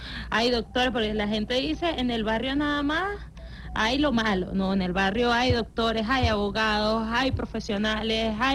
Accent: Caracas, Capital District, Venezuela; lo que nosotros como venezolanos, que nosotros como caribeños, nosotros como caraqueños, conocemos hoy del barrio 70

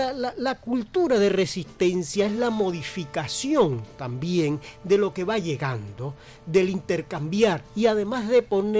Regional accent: Venezuela; nos ha hecho como venezolanos, nos ha hecho con esa diversidad de americanos caribeños, del norte, del sur de América

